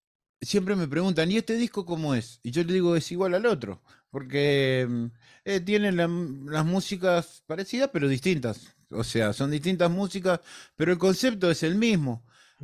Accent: Uruguay; moved away; yo soy muy uruguayo, ¿viste? Alguna gente me dice, ¿cómo hace tantos años vos todavía no seguís hablando, tenés cosas de uruguayo? Y digo, y sí, porque no quiero perderla

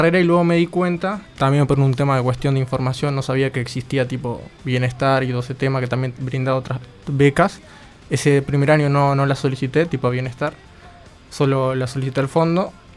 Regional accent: El Pinar, Canelones, Uruguay; now in Montevideo, Uruguay; Yo soy del Pinar, me crié prácticamente ahí y vine al interior, pero me mudé a Montevideo

